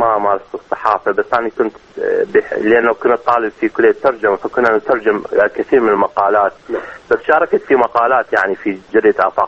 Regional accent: Iraq; now in United States; إحنا كعراقيين

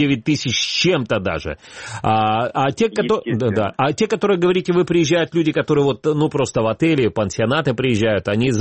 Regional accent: Crimea, Ukraine; мне, как крымчанин

